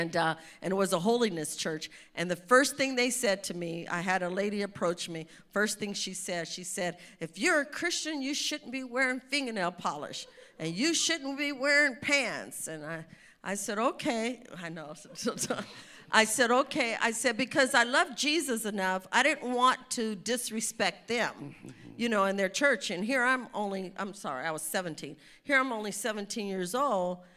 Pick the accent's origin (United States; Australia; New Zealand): United States; California; as soon as we moved back to California, I'm from the Bay Area, as soon as we moved back there